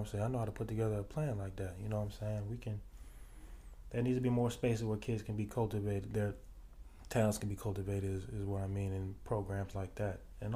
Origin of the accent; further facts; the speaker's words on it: New Orleans, Louisiana, United States; I'm from Louisiana. I'm from New Orleans, bro.